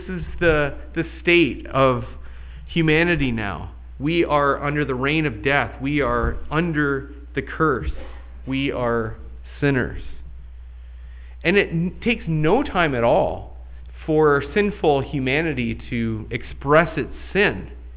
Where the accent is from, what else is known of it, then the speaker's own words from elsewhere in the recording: Canada; when I grew up in Canada.